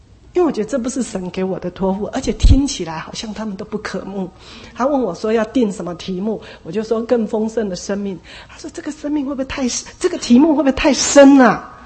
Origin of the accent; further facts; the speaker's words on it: Taipei, Taiwan; 我在台北长大的，在家中除了跟父母讲台语以外，连跟兄弟姐妹很多都是讲国语的。哦，那26岁就去新竹了，更是什么都是讲国语的